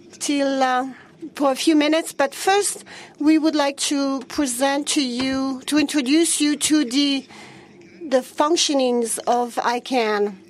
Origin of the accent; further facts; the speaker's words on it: Mauritania; I am from Mauritania, and I work for an organization which deals with internet and women